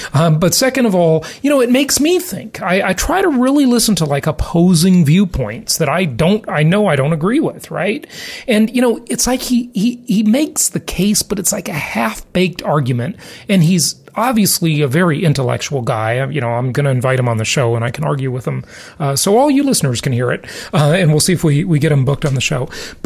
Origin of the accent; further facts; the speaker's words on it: Los Angeles, California, United States; Look, I grew up in Los Angeles, and that's not a place I would want to live.